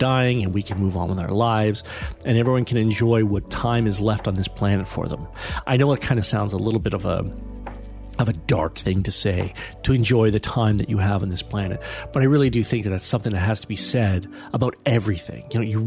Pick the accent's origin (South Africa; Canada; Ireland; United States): Canada; Hamilton, Ontario; And I always thought, well, heck, it's got to be about my hometown, Hamilton, Ontario.